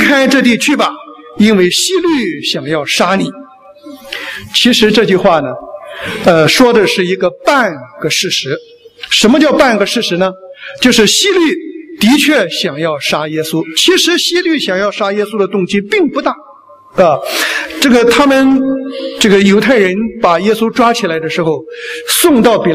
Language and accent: Chinese; China; 其实我们中国人有一种特征啊，叫做爱面子文化啊，咱们中国人非常爱面子。